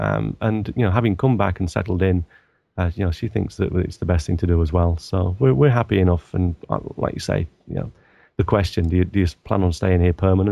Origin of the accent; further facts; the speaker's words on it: England, United Kingdom; now in Japan; I don't intend to go back to England. As much as I love England as my sort of my motherland, or you know, my home country, I just love Japan more